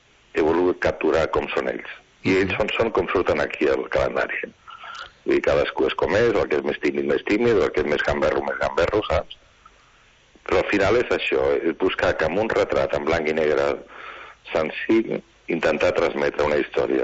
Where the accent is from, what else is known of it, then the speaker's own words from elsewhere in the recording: Barcelona, Catalonia, Spain; born there; encara que jo vaig néixer a Barcelona